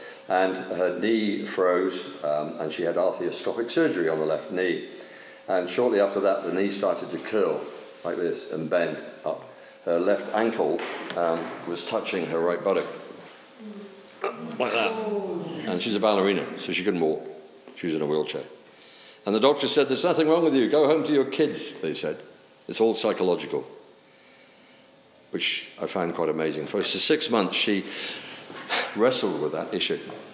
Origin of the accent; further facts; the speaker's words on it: England, United Kingdom; but I'm a cradle Anglican, obviously, being a Brit. We were raised in the church. My dad was church warden.